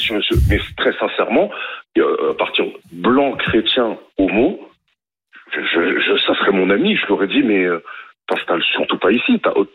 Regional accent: Île-de-France, France; also born or lived in Antilles; J'ai grandi en Seine-Saint-Denis

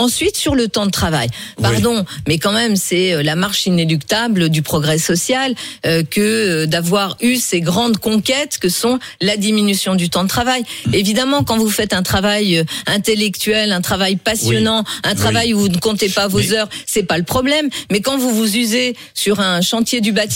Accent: Lyon, Auvergne-Rhône-Alpes, France; J'ai grandi à la Duchère.

